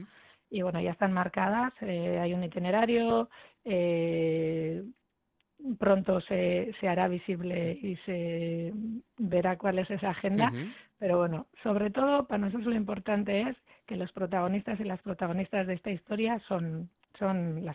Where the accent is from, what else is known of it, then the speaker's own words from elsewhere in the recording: Basque Country, Spain; soy vasca y como persona vasca tengo familia en la diáspora, ¿verdad?, de diferentes generaciones